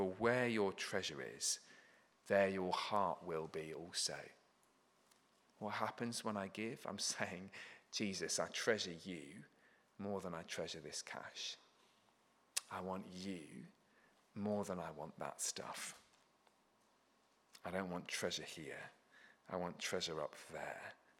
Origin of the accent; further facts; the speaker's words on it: England, United Kingdom; As an Englishman and as an English meat eater, the best smell in the world to me is the smell of the bacon sandwich.